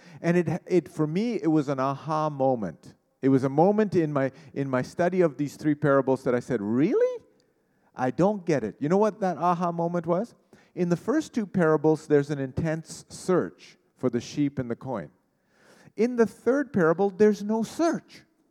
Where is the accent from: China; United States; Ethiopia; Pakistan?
Pakistan; born there; moved away; I was born in Pakistan. I can find anything, especially a good deal on shoes.